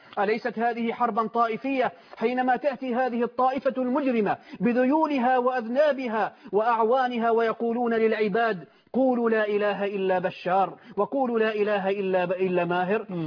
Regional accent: Syria

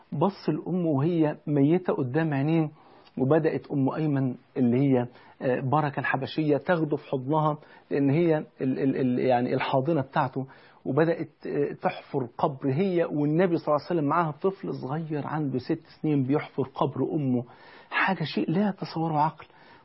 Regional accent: Egypt; زي ما بيقولوا عندنا في مصر أعز الولد ولد الولد.

